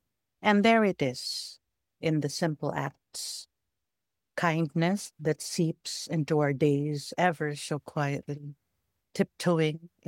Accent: Philippines; now in London, United Kingdom; I'm a Filipino based in London.

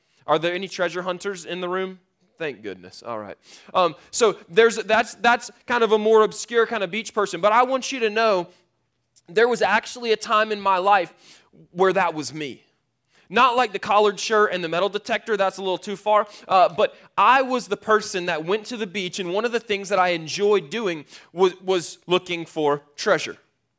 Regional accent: Florida, United States; Spent a lot of time at the beach because I grew up in Florida.

